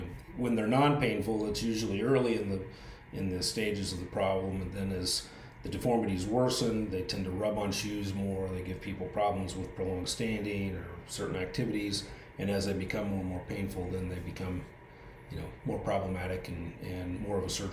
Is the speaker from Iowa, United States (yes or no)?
yes; Clarinda, Iowa, United States; I'm from Clarinda, Iowa, southwest Iowa.